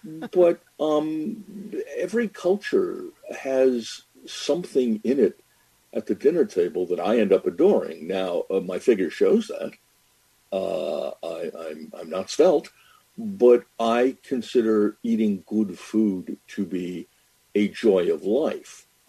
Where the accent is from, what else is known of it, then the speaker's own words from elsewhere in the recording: New England, United States; I grew up in New England. I enjoyed my lobster on the coast in Maine as a kid when we vacationed.